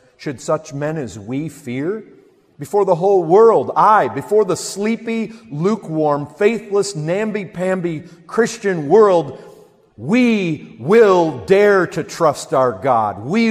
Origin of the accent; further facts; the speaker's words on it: Michigan, United States; now in Texas, United States; You know, since I've lived in Texas, I haven't fished once. But when I grew up in Michigan, I fished a lot of lakes.